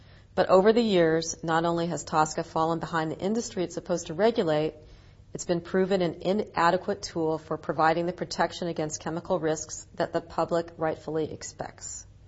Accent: Oregon, United States; My home state of Oregon, unfortunately, was unable to get a ban through the legislature

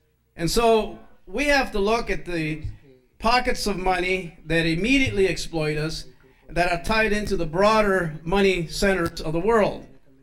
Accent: Texas, United States; born there; I was born in South Texas, right on the border there, 8 miles this side of the river, for better or for worse. That's where I was born.

